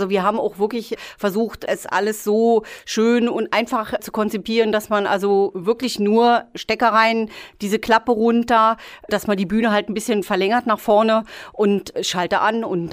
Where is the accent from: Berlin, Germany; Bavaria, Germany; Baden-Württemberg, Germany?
Berlin, Germany; born there; now in Eifel, Germany; Ja gut, also ich bin jetzt kein wirkliches Eifelkind, wie man hört. Ich komme gebürtig aus Berlin, aber bin dann irgendwann in der Eifel hängen geblieben.